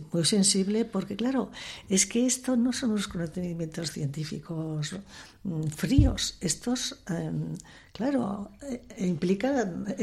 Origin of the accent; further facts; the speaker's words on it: Portugalete, Basque Country, Spain; born there; porque nosotras nacimos en Portugalete